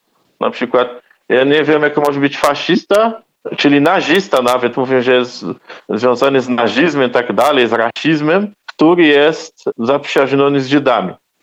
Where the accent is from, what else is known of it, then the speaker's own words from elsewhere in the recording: Porto Alegre, Rio Grande do Sul, Brazil; Porto Alegre jest stolicą Rio Grande do Sul, gdzie też jest znana jako stolica gaúchos. Czyli gauchos z południa Brazylii, ludność, do której należy. A także jestem polonusem, ponieważ pochodzę z polskiej rodziny, która dawno temu emigrowała do Brazylii.